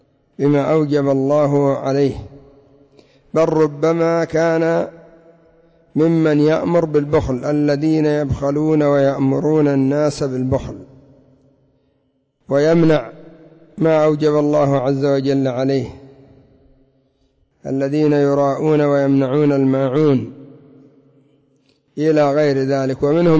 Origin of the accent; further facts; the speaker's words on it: Yemen; حتى عندنا في اليمن يذكرون من الأمثال ما يدل على هذا المعنى